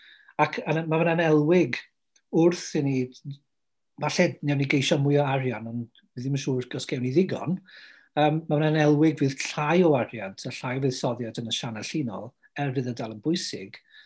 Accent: Wales, United Kingdom; Dwi o Ceredigion

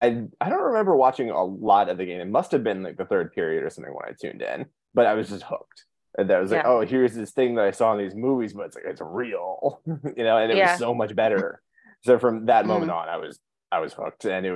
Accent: Washington, District of Columbia, United States; So I'm born and raised in Washington, D.C., which, as anybody who's lived in the D.C. area for any amount of time can tell you, is not the norm.

